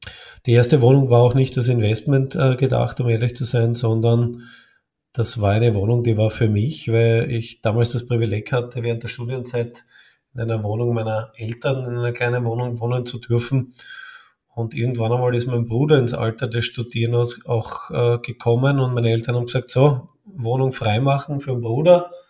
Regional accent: Vienna, Austria; ich bin ein echter Österreicher und lebe und bin auch geboren in Wien, in der Hauptstadt, in der schönsten deutschsprachigen Stadt.

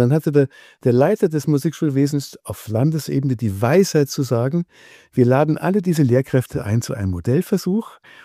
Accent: Austria; bei uns in Österreich

